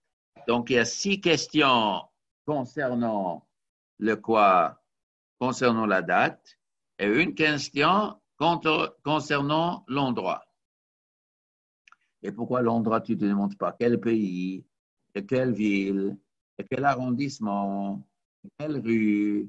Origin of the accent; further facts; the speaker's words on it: Geneva, Switzerland; Comme chez nous en Genève, on dit, comment on dit, pantipla 70.